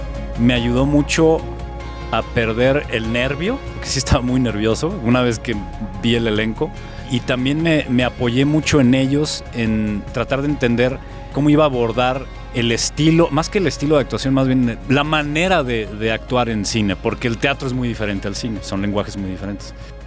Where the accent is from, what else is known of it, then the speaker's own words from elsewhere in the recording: Guadalajara, Jalisco, Mexico; now in Mexico City, Mexico; Estaba recién llegado de Guadalajara, yo soy de Guadalajara, llegué a la Ciudad de México buscando abrirme más camino, porque en Guadalajara pues no había gran cosa.